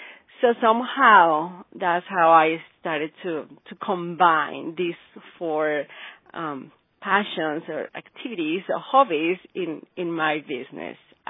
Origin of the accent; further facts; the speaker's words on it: Mexico; I was born and raised in Mexico.